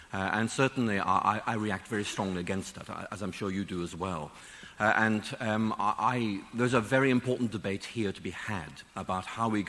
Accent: Ireland; Why? Because I was Irish, you know

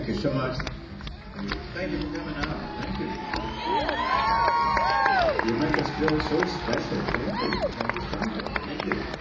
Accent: Mississippi, United States; but I was born in Mississippi. Can you imagine, 73 years ago? When I was growing up in Mississippi, Mississippi was dry.

